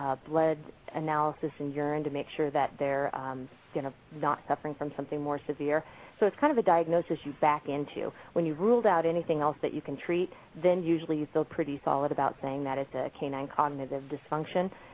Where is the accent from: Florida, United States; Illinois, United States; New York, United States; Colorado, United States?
Colorado, United States; Colorado Springs; I was raised in Colorado Springs. My mother worked for the zoo.